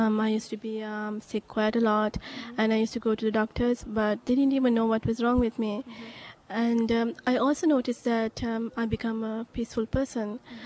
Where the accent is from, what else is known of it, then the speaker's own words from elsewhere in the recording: Sri Lanka; English is a second language; moved away as an adult; now in Canada; I'm from Sri Lanka. I've been in Canada for about 5 years now